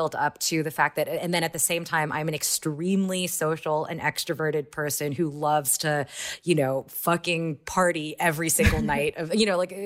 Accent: Houston, Texas, United States; I grew up in Houston, Texas. I was on scholarship at this very rich, very white, very evangelical Christian school.

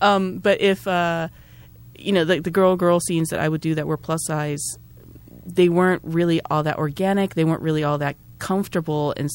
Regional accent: Japan; I'm originally from Japan. So I like come from like the land of hentai and tentacle porn.

